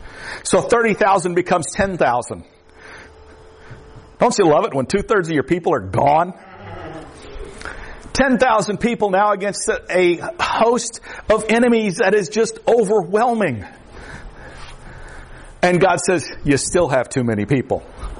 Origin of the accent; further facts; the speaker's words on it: Florida, United States; because I grew up in the Everglades and I had not seen baseball.